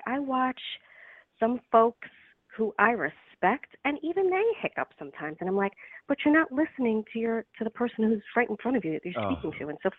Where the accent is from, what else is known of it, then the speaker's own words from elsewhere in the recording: Puerto Rico; I'm Puerto Rican. My parents were born and raised in Puerto Rico. I'm the youngest of four siblings, and my culture is incredibly important to me.